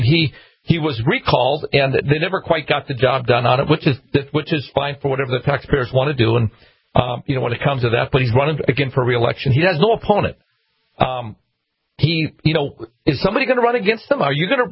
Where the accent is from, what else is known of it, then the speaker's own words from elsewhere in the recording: Washburn, United States; I grew up in Washburn, and I served on the council as a young guy there.